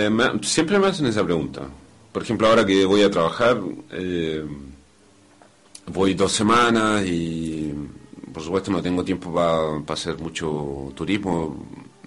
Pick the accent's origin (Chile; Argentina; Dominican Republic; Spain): Chile; yo me siento chileno y sé que soy chileno.